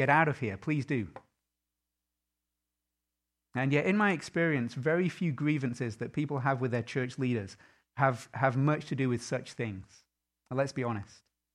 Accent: United Kingdom; I stand here as a Brit

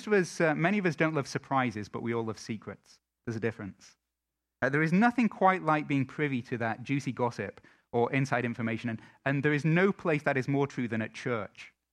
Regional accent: England, United Kingdom; I'm an Englishman.

